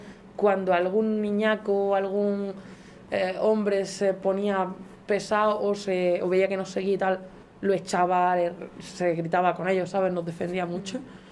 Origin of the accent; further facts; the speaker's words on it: Andalusia, Spain; born there; also born or lived in Garrucha; Nací en Almería.